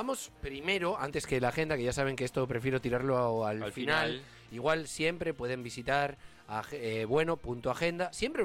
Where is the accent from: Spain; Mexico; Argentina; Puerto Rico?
Spain; Basque Country; Soy vasco, ¿no?